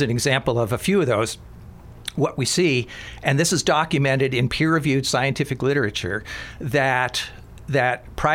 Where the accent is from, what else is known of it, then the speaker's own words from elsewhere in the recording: New England, United States; I had never seen a clear cut growing up in New England, which is where I grew up for the first 25 years of my life